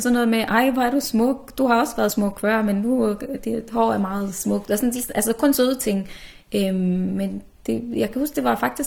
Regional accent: Odense, Region of Southern Denmark, Denmark; og jeg er 26 år. Jeg er født og opvokset i Danmark, i Odense, hvor jeg har boet i 20 år af mit liv. Mine forældre kommer fra Mellemøsten, de er begge født i Libanon

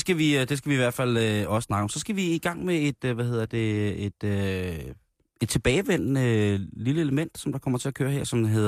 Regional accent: Roskilde, Zealand, Denmark; I den lille flæk, hvor jeg voksede op i Roskilde

